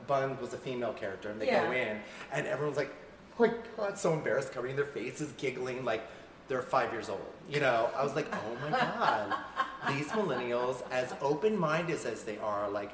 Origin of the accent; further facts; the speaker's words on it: Santa Fe, New Mexico, United States; In Santa Fe, New Mexico.